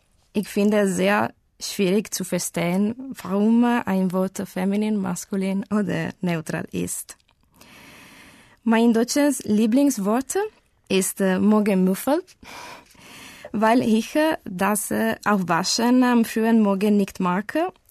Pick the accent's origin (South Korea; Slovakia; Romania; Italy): Italy; German is a second language; Ich komme aus Italien. Ich bin 1983 Jahr geboren.